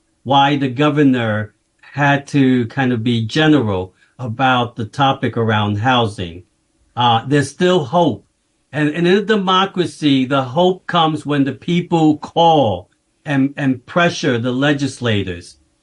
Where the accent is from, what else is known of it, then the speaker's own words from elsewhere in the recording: New York City, New York, United States; And I've raised my family here, and I want to stay here. I was born and raised in East Harlem, and I think I should stay here for until the end, basically.